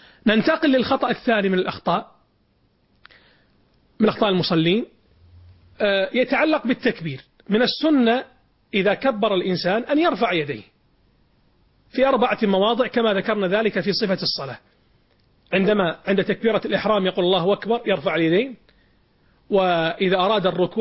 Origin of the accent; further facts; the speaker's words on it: Kuwait; مثل عندنا في الكويت هنا، يعني كثير من الناس يقلب الغين قاف والقاف غين